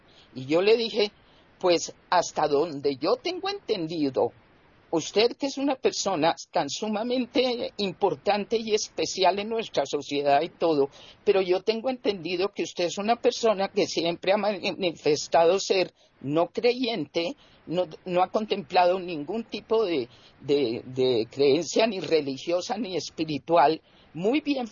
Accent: Colombia; En mi país, que Colombia, por ejemplo, que ha sufrido el flagelo aterrador del narcotráfico

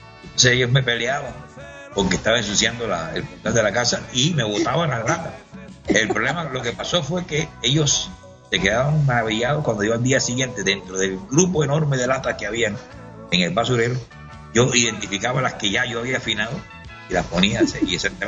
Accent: Los Arabos, Matanzas, Cuba; born there; also born or lived in Havana; soy cepillado, soy guajiro, yo he nacido en Los Arabos y me fui para La Habana. O sea, Los Arabos era un pueblo

